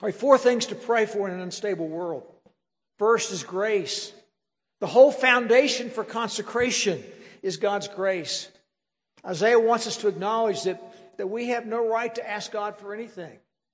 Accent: West Virginia, United States; And I grew up in West Virginia, and riding a bicycle in West Virginia is two things.

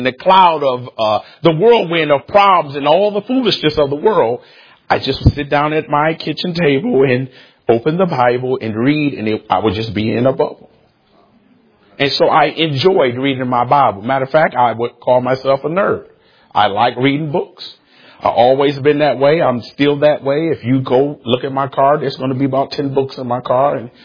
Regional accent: Detroit, Michigan, United States; Now, I'm born and raised in Detroit, and I was in one of these super dysfunctional families

